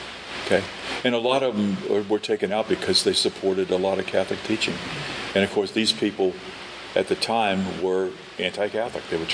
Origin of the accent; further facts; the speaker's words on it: Alexandria, Alexandria Governorate, Egypt; We're from Alexandria, Egypt.